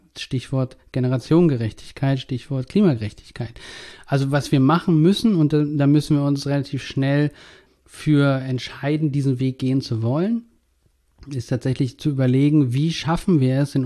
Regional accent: East Germany, Germany; ich bin ja in der DDR groß geworden.

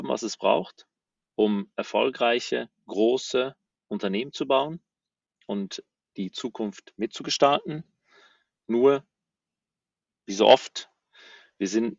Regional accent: Switzerland; als Schweizer, wie du richtig gesagt hast, und aber auch Europäer

